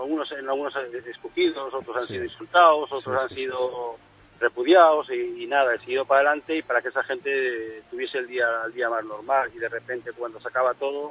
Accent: Basque Country, Spain; now in Pontevedra, Spain; Muchos años de escolta, soy vasco

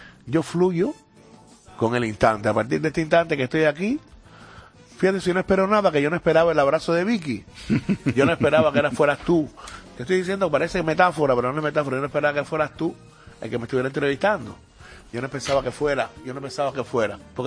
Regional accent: Havana, Cuba; moved away; yo estaba viviendo en Cuba, en un barrio donde yo salí de Cuba porque la cosa estaba difícil.

